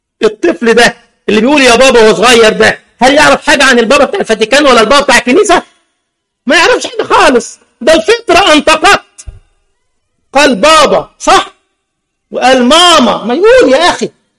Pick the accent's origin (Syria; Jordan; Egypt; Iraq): Egypt; زي صاحبنا عندنا في مصر كده